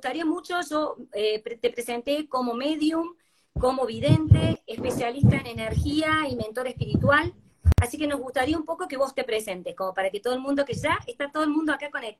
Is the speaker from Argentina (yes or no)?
yes; Argentina; also born or lived in Brazil; now in Bogotá, Colombia; Vengo de Argentina, soy argentina y estuve viviendo casi 9 años en Brasil